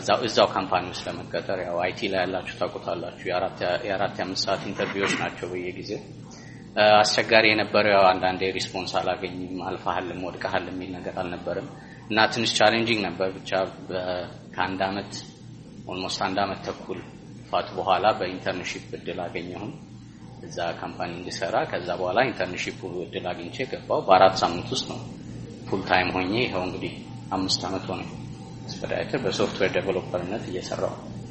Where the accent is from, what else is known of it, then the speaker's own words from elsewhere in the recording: Addis Ababa, Ethiopia; moved away as an adult; now in Seattle, United States; ቶልጅ ያደኩት አዲስ አበባ ነው አዲስ አበባ ዩኒቨርሲቲ በሲቪል ኢንጂነሪንግ የመጀመሪያ ዲግሪ ኤንጂ በ2010 ወደ ሲያትል ሙቪ ያደረኩት።